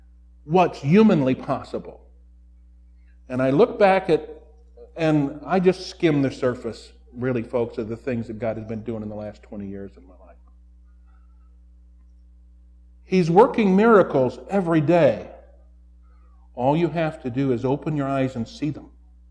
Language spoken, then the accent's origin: English; Washington, United States; now in South Dakota, United States; I came from Washington State. Military brat, been all over.